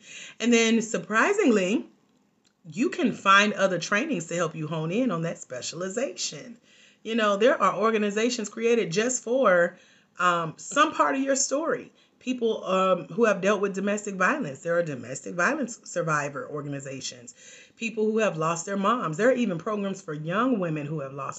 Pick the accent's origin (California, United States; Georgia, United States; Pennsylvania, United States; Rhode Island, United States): Georgia, United States; it is on the Georgia map. So I started in my local hometown and took over. I knew I had made it in my hometown when I could pack out every event that I was invited to speak at.